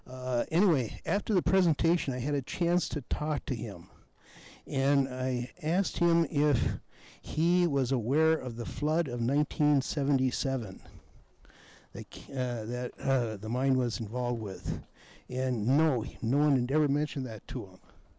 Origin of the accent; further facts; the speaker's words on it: Duluth, Minnesota, United States; I'm from Duluth, Minnesota, and I have a history with Holden Village going back to 1969.